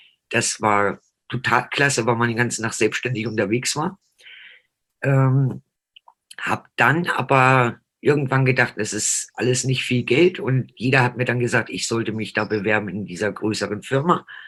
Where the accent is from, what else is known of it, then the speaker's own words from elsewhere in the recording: Ahrensburg, Schleswig-Holstein, Germany; Ich bin gebürtig aus dem Norden, also in der Nähe von Hamburg, Ahrensburg, wenn einem das was sagt. Gibt es ein schönes Wasserschloss. Da meine ganze Jugendzeit verbracht, war viel in Dänemark früher.